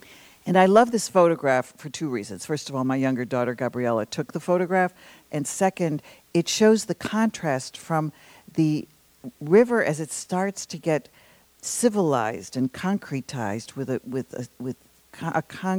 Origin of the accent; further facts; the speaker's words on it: Buffalo, New York, United States; which isn't bad because I grew up in Buffalo.